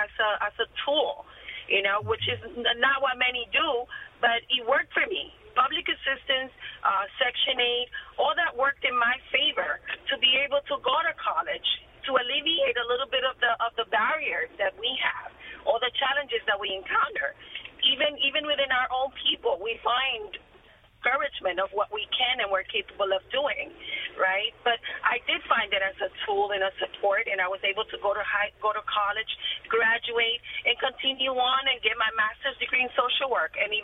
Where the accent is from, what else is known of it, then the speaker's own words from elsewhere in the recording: New York City, New York, United States; growing up in New York City, it was very difficult